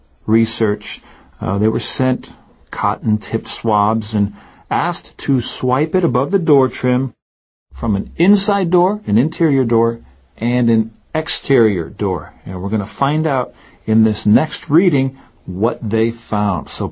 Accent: Northeast, United States; in where I'm from, in my hometown in the Northeast in the United States, it's much drier.

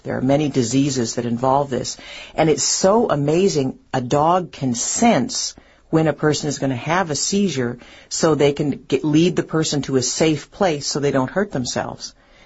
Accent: Montana, United States; I'm here visiting from Montana again

